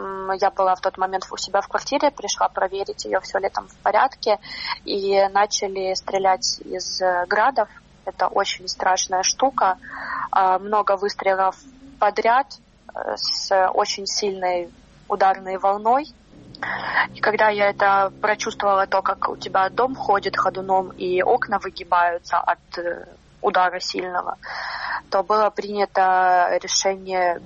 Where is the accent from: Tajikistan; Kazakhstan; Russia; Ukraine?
Ukraine; когда они узнали, что я с Украины